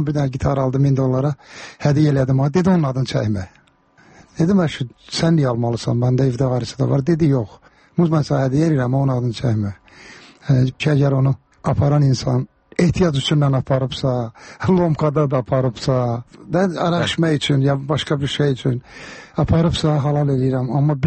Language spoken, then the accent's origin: Azerbaijani; Karabakh, Azerbaijan; Məndə zarafatçı Qarabağlıyam